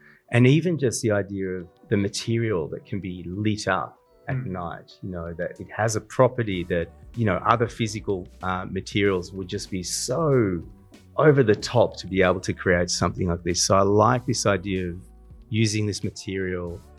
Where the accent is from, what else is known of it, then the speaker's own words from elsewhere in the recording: Melbourne, Victoria, Australia; I'm from Melbourne, Australia. So there's Sydney and then the Melbourne at the bottom.